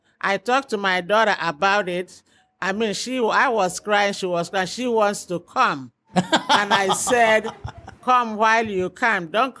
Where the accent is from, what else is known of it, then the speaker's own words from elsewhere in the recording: Nigeria; now in St. Petersburg, United States; My home now is in Florida, St. Petersburg. I'm originally from Nigeria.